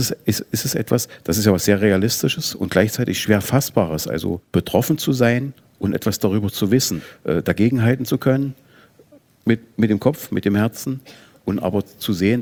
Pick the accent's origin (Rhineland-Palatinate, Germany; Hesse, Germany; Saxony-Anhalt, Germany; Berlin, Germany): Saxony-Anhalt, Germany; Also mich bewegt es deswegen auch, weil ich tatsächlich meine Jugend im Bitterfelder Revier verbracht habe. Sind die glücklichsten Jahre meines Lebens gewesen.